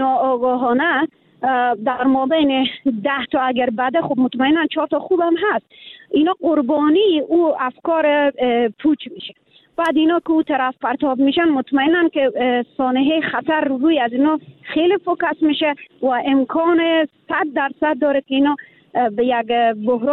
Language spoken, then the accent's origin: Persian; Afghanistan; now in Iran; به عنوان یک افغان همیشه دفاع کردم از وطن خود، از وطن خود